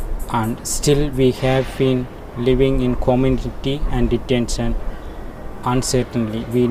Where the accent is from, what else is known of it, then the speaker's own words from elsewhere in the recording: Sri Lanka; now in Australia; I'm from Sri Lanka. I came to Australia seeking asylum and safety. I am a refugee.